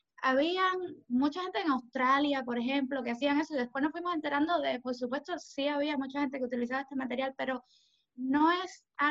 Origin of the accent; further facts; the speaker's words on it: Cuba; moved away as an adult; now in Miami, United States; como ya tú habías dicho. Soy cubana, que vivo en Miami, nacida y criada en Cuba, pero vine para acá hace unos años.